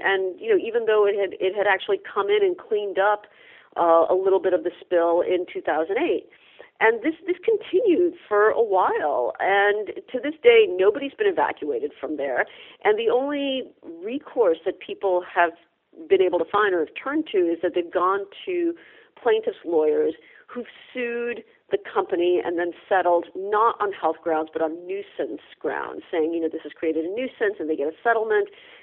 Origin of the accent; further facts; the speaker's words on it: Louisiana, United States; I say that as a Southerner, somebody who grew up in Cancer Alley in Louisiana.